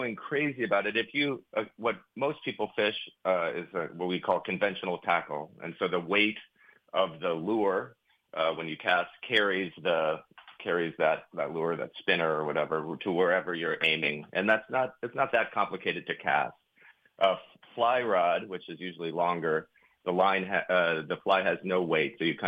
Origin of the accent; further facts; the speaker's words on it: Minneapolis, Minnesota, United States; now in New York, United States; So I grew up in Minneapolis, and my family had a cabin 2 hours east in southwest Wisconsin. And so I would spend a lot of my summers there.